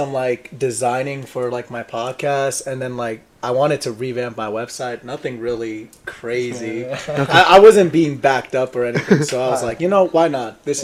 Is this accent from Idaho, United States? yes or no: no; Forest Hills, New York, United States; now in Feasterville, United States; I'm 20 years old. I'm originally from Forest Hills, Queens. Now I live right over here around Feasterville, Pennsylvania.